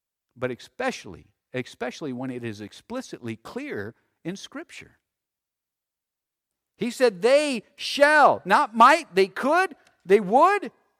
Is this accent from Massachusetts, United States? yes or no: no; Tucson, Arizona, United States; I grew up in Tucson.